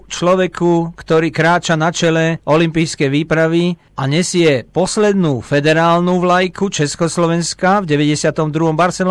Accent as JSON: {"language": "Slovak", "town": "Košice", "region": "Košice Region", "country": "Slovakia", "tie": "born or raised there", "said": "lebo ja som Košičan, rodený"}